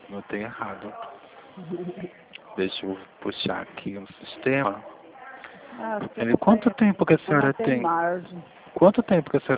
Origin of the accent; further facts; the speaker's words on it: Pernambuco, Brazil; now in São Paulo, Brazil; Eu sou pernambucano, o meu sotaque é estragado. Então, o que eu vou dizer à senhora, eu sou de São Paulo. Não, eu estou em São Paulo, né?